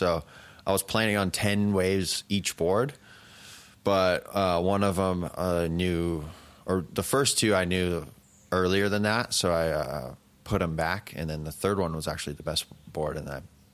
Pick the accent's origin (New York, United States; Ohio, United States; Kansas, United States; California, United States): California, United States; But that's just from growing up in California.